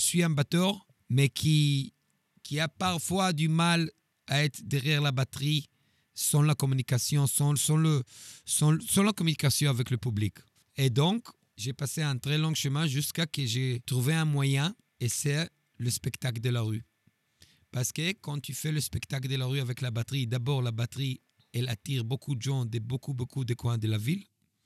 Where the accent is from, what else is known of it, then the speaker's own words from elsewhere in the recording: Tel Aviv, Tel Aviv District, Israel; born there; French is a second language; j'ai 45 ans, je suis né à Tel Aviv, Israël.